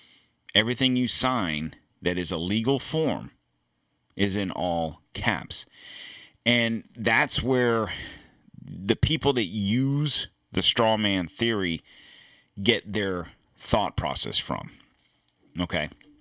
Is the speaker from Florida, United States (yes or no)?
yes; Florida, United States; also born or lived in Pennsylvania; I was born in Pennsylvania. Okay. We moved to Florida when I was like 8 or, yeah, 7 or 8, something like that.